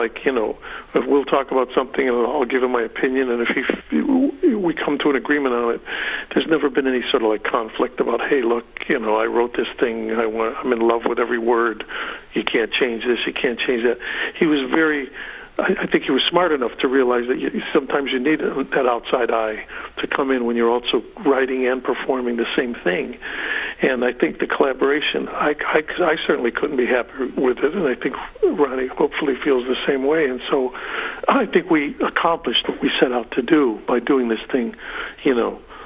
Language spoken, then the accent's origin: English; Chicago, Illinois, United States; he's from New York, I'm from Chicago